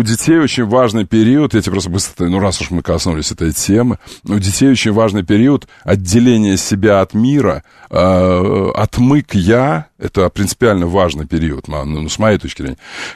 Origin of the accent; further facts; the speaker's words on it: Ukraine; Я ведь украинец.